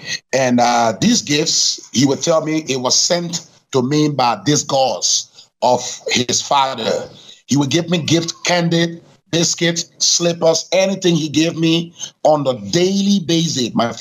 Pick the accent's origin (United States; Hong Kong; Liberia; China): Liberia; Well, my father was supposed to be the priest from the Crown tribe. I am from the sect of the Crown tribe called Chukon.